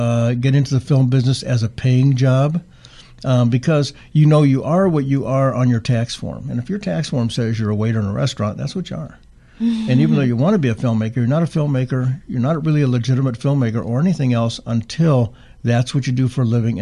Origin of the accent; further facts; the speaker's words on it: Ohio, United States; now in Arizona, United States; So the people here are, you know, I'm from Ohio.